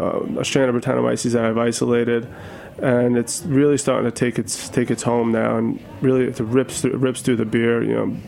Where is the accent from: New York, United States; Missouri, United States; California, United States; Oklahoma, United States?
New York, United States; My hometown's in Westchester County, so we do sell a good number of beer up in the Hudson Valley